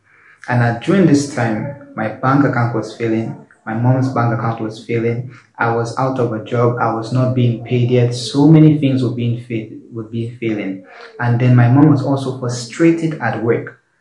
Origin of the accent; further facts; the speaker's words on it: St. Lucia; I'm from St. Lucia.